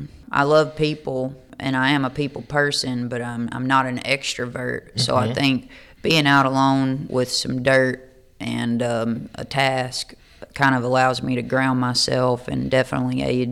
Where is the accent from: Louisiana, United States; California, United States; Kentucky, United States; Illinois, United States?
Kentucky, United States; also born or lived in Obion County, Tennessee; I did. I was raised in Kentucky. I was born right across the line in Tennessee in Obion County, and my dad's a farmer in Western Kentucky